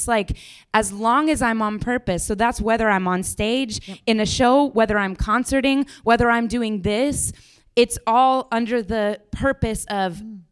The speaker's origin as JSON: {"language": "English", "region": "Colorado", "country": "United States", "lives_now": "New York, United States", "said": "Nature, because I'm from Colorado, so if ever I can't get myself in the place I need to be, I get out in nature."}